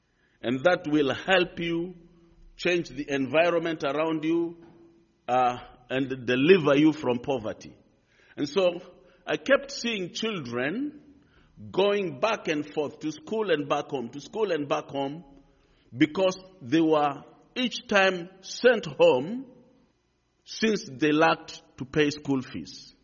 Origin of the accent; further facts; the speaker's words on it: Nairobi, Kenya; Well, I come from Kenya, and you can see the map of Kenya on the screen.